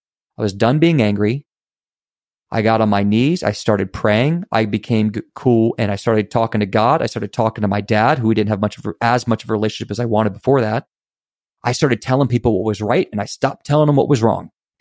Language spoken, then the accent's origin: English; Virginia, United States; I'm a guy from Virginia. I was watching sports all day.